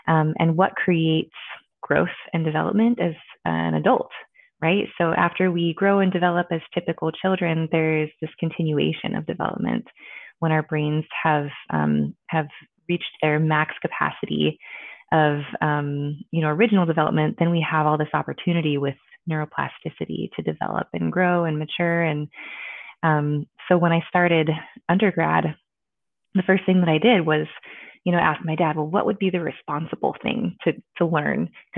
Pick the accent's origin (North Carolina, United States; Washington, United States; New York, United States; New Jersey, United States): Washington, United States; So I grew up on the Olympic Peninsula. So if you look at the state of Washington, you have that Olympic Peninsula off to the far west.